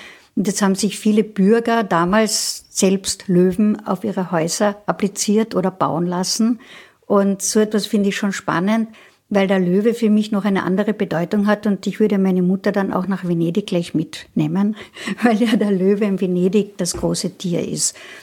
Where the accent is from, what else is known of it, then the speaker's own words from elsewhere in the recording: Carinthia, Austria; Ich bin auch in Wirklichkeit nur ein Kind vom Wörthersee